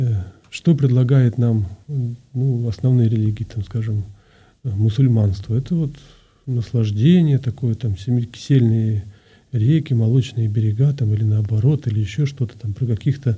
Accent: Saint Petersburg, Russia; born there; now in Moscow, Russia; я родился в Петербурге

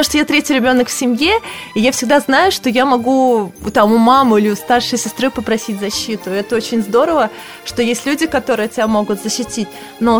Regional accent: Moscow, Russia; я выросла уже в Москве больше половины своего времени

